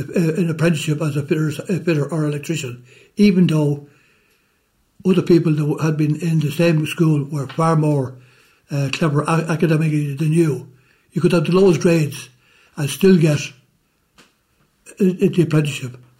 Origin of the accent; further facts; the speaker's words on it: Lucan, Leinster, Ireland; born there; Initially, I was born in Lucan.